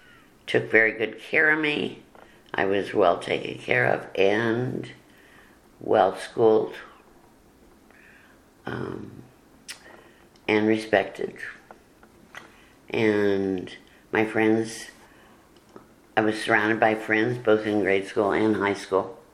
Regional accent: Kansas City, Missouri, United States; I grew up in Kansas City. Went to school here in Kansas City for grade school, high school at St. Teresa's, and college.

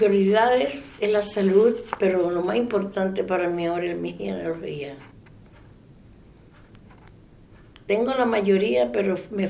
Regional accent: Dominican Republic; also born or lived in New York; now in United States; Yo soy dominicana. Vine a Estados Unidos en 1979. Viví en Nueva York con mis hijos y mi esposo

